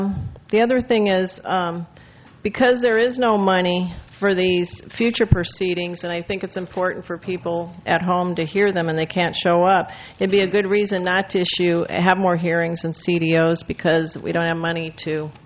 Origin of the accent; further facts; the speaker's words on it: Los Osos, California, United States; I'll just pretend I'm not from Los Osos.